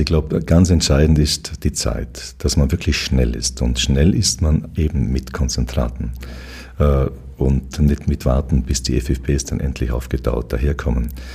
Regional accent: Vorarlberg, Austria

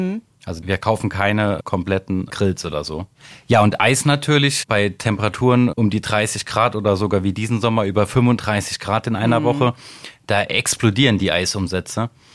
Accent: Rhineland-Palatinate, Germany; also ich bin 40 Jahre alt, komme tatsächlich auch aus dem Hunsrück, also unweit von hier, circa 30 Kilometer aus Moorbach.

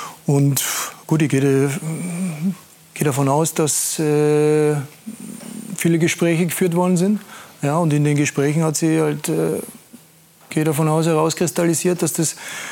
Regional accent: Austria; Als Österreicher freut man sich immer, wenn Österreicher in der deutschen Bundesliga sind

